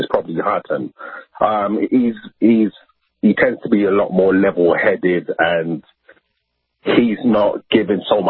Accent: London, United Kingdom; me personally, I was brought up in Northwest London, so I know a lot of the corner roads, things like that.

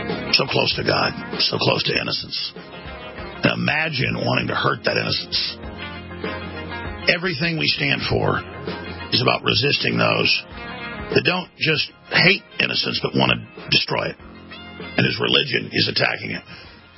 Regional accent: Dallas, Texas, United States; Growing up in Dallas around rich people, I thought it was just there.

